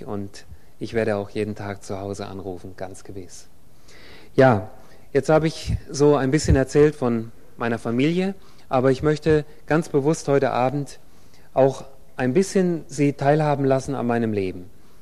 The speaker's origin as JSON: {"language": "German", "region": "Hesse", "country": "Germany", "tie": "born or raised there", "said": "Aber ich bin in der Nähe von Kassel geboren und aufgewachsen, also in Nordhessen, gar nicht so weit weg von hier. Und ich hatte das Vorrecht, ein gläubiges Elternhaus zu haben."}